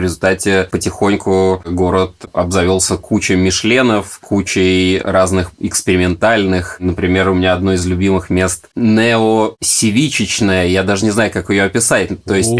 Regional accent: Moscow, Russia; now in Barcelona, Spain; я тоже москвич

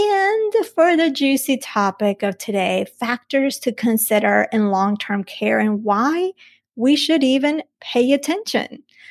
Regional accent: Colombia; If you recall, I'm from Colombia, from the mountains.

